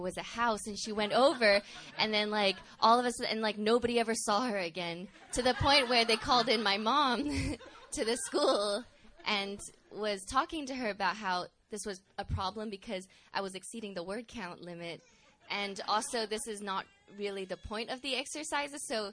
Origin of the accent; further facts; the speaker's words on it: Hong Kong; So I grew up in Hong Kong, which is in a Chinese – I went to local Chinese schools